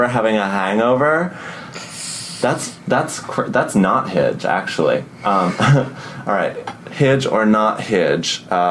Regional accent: New York, United States; Everything relates to the subway because I'm a New Yorker.

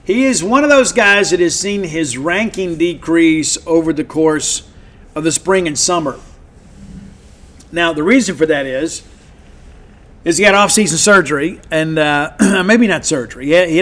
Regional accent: Columbia, Mississippi, United States; And again, from native of my hometown of Columbia, Mississippi.

